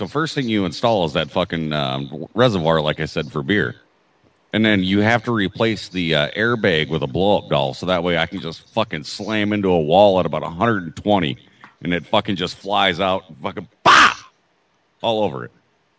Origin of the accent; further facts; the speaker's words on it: South Dakota, United States; Well, see, I'm from South Dakota originally, so there's nothing out there.